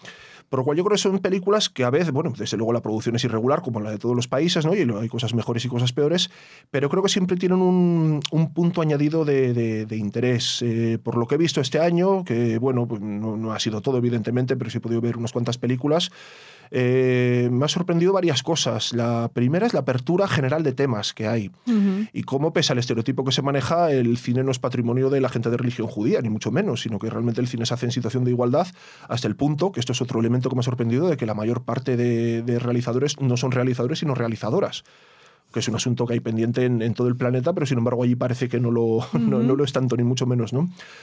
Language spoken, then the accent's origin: Spanish; San Sebastián, Basque Country, Spain; born there; Yo soy nacido en San Sebastián en el año 73